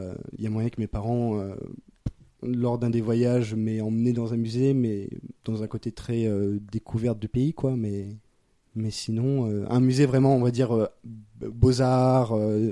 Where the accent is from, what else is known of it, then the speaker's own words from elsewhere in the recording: Anzin, Hauts-de-France, France; j'ai grandi à Anzin, donc qui est une commune de un peu plus de 5000 habitants, qui est située à côté de Béthune